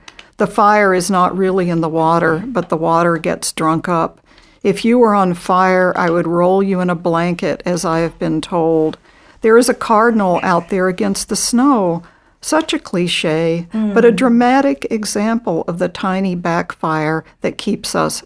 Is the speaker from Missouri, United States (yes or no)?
yes; Columbia, Missouri, United States; born there; I was born in Columbia, Missouri, but we lived for a year in Akron, Ohio, and a year in Middlebury, Vermont.